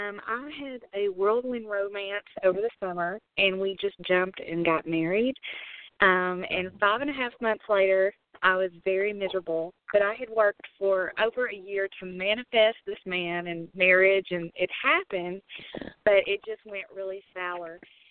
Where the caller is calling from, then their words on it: Kentucky, United States; I'm calling from Kentucky.